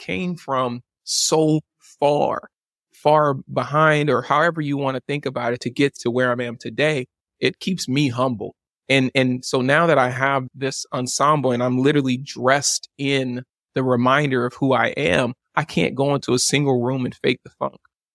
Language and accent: English; Baton Rouge, Louisiana, United States; also born or lived in New Orleans; I grew up in Baton Rouge, Louisiana. Yeah. I went to LSU. Purple was a big color there. I also grew up and spent a lot of time in New Orleans.